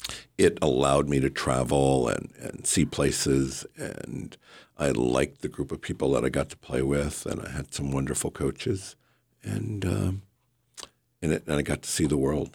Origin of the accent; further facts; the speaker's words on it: Ohio, United States; also born or lived in Angoon; now in Alaska, United States; I'm a Southeast Alaska guy. I proudly like to call home and the people of Angoon have proudly kind of embraced me and allowed me to call that home. I lived there for quite a while. My kid's mother hails from there. But Ohio is where I originated from.